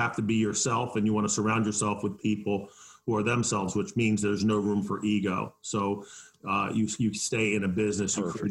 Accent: Phoenixville, Pennsylvania, United States; I'm from Phoenixville, Pennsylvania. It's about 24 miles northwest of Philadelphia.

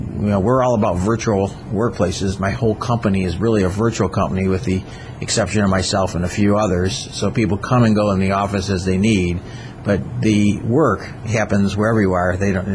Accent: Flint, Michigan, United States; Good question. I'm from Flint, Michigan.

